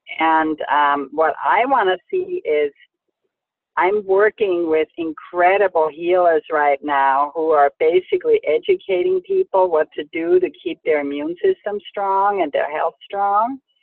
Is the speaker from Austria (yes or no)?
yes; Austria; English is a second language; moved away; There's so many challenges in this country that's very different from my own home country. I'm actually from Austria, Europe